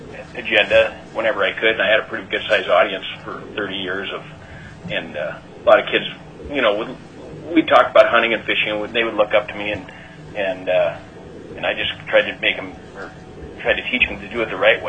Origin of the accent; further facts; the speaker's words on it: Wrangell, Alaska, United States; I'm from Wrangell. I have been here for 32 years.